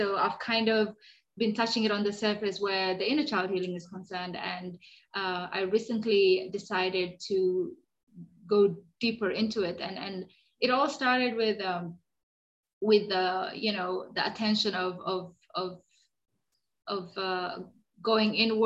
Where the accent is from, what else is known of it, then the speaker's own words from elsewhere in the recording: Somalia; first language Somali; English is a second language; That's my mother tongue, Somali.